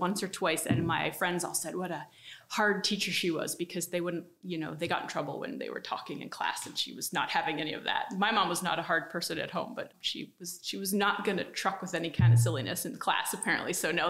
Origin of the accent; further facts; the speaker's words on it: Horseheads, New York, United States; My mom and dad were high school teachers in Elmira districts. And so my brother and I grew up in the Southern Finger Lakes